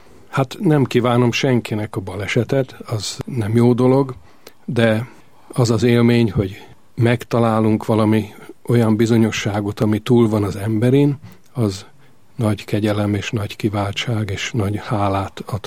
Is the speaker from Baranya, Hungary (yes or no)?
no; Budapest, Hungary; Ez a Krisztina városban játszódott le, tehát ott nőttem fel, és nagy hatással volt rám ott a minisztrálás Krisztina templomban.